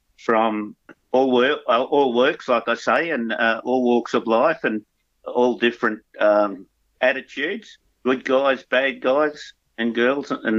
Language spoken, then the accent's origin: English; Wonthaggi, Victoria, Australia; I was born in Gippsland. I'm a Victorian Gippslander. It gives me three qualifications, an Australian, a Victorian, and a Gippslander.